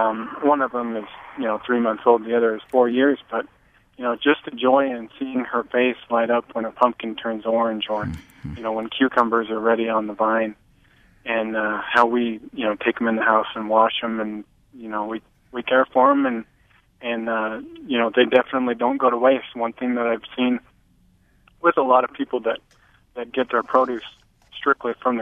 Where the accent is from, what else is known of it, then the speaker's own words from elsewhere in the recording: Pleasant Grove, Utah, United States; I grew up in Pleasant Grove, Utah, there in Utah County.